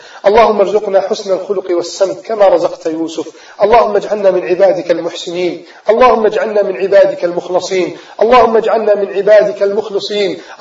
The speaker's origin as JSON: {"language": "Arabic", "country": "Egypt", "said": "يا رب اجمع أطياف بلدنا مصر على الطاعة"}